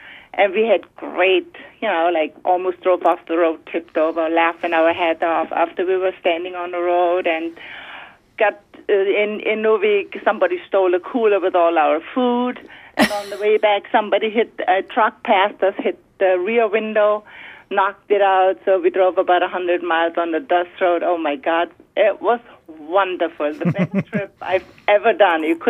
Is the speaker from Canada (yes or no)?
no; Germany; now in United States; I met my husband in Dawson City at the Governor Campground, and I was vacationing from Germany